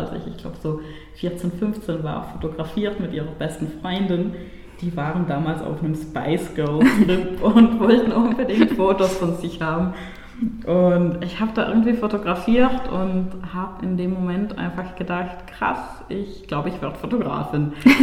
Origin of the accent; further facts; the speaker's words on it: Italy; Ich komme ja auch aus Italien